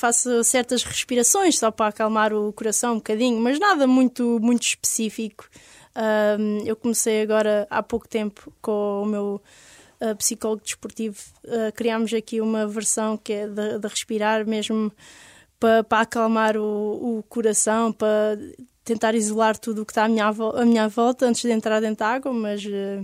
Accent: Corteira, Algarve, Portugal; now in Sines, Portugal; Eu cresci no Algarve, cresci em Corteira e surfava lá, mas a consistência de ondas é muito pouca durante o ano todo. Então eu acabei por me mudar para Sines. Neste momento eu vivo em Sines

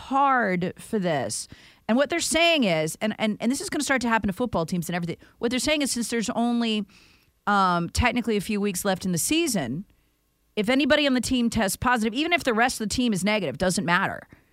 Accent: United States; Because I'm an American.

